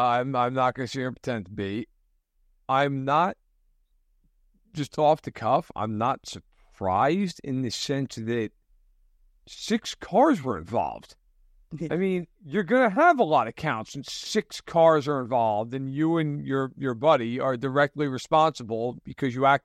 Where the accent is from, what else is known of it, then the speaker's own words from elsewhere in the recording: East Coast, United States; I'm from the East Coast.